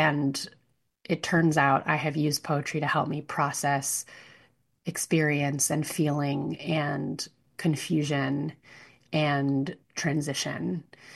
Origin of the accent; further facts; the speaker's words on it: New York City, New York, United States; When I was a teenager, I grew up in New York City and I accidentally stumbled into a dive bar that hosted live poetry, open mics, and poetry slams